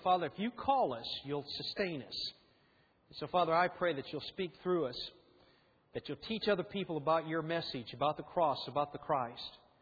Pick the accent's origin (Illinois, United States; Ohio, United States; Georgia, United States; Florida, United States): Illinois, United States; it's not like the barns I grew up in Illinois.